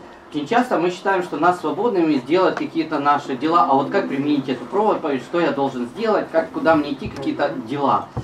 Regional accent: Ukraine; Russian is a second language; я украинец, но это мое гражданство, я христианин, это мое вероисповедание

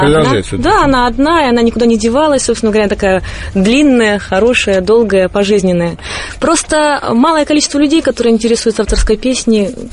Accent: Kaliningrad, Kaliningrad Oblast, Russia; В Калининграде меня в моем родном городе как-то ребята затащили на фестиваль авторской песни

